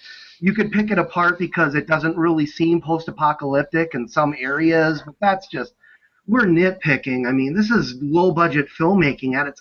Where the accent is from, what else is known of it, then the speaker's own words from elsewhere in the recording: Evansville, Wisconsin, United States; where I grew up in Evansville, Wisconsin, we just had a little video station attached to a liquor store that was called the Party Port